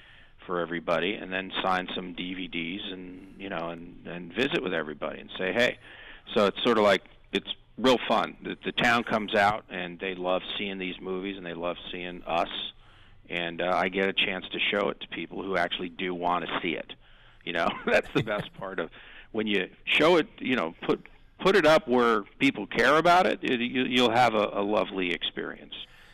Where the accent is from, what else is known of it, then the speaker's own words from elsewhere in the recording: Pennsylvania, United States; Well, I'm, you know, that's where I'm from. That's my hometown.